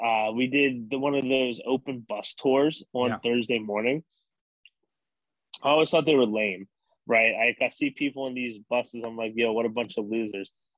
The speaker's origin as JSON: {"language": "English", "country": "United States", "said": "But like, because I'm an American, I feel like I have an excuse."}